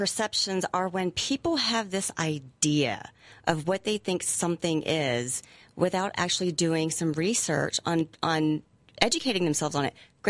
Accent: Texas, United States; I walk into my clients and they thought that I, because I'm from Texas, they thought I was blonde

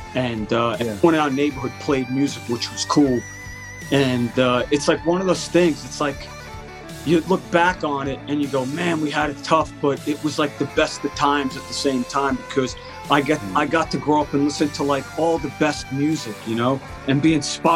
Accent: Long Island, New York, United States; I'm originally from Long Island, so it's great to speak to English people whenever I can.

